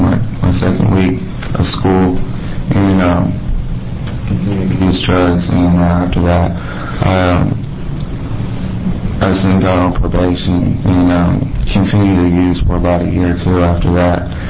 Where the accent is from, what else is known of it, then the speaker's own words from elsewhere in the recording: Washington, District of Columbia, United States; And I'm really from Washington, D.C., and I moved here about 2 years ago, and most of my family still live in Washington, D.C.